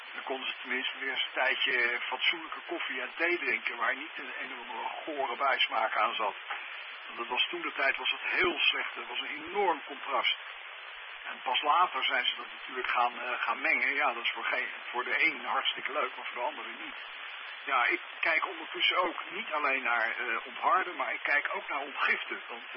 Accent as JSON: {"language": "Dutch", "town": "The Hague", "region": "South Holland", "country": "Netherlands", "said": "waar ik vandaan kom, uit Den Haag. Wij woonden op een gegeven moment, toen ik nog thuis woonde, vlak achter de duinen."}